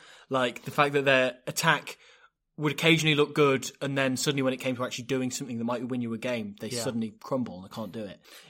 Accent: Ghana; Yes, I am from Ghana.

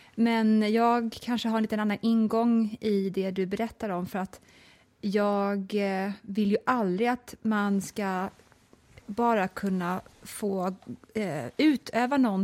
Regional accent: Småland, Sweden; när jag växte upp i Småland.

